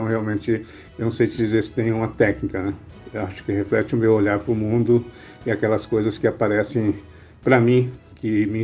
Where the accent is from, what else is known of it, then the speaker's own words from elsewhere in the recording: Londrina, Paraná, Brazil; born there; Desde que eu nasci em Londrina, 66 anos atrás, eu só vivi em cidades, com pouca presença no mundo que não é urbano.